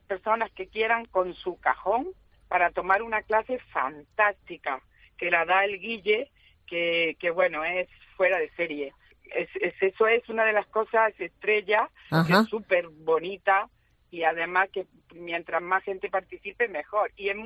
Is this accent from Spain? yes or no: yes; Montilla, Andalusia, Spain; vermú de Andalucía, de Montilla. Yo lo traigo de mi tierra porque lo conozco y lo garantizo.